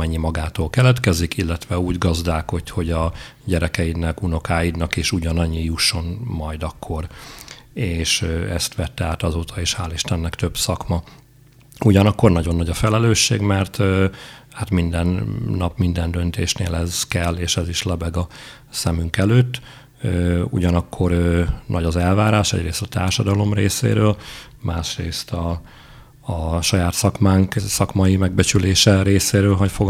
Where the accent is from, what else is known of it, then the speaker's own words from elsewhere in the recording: Gávavencsellő, Szabolcs-Szatmár-Bereg, Hungary; Gáva Vencselőről származom, ott elég komoly hitélet volt gyerekkoromban is.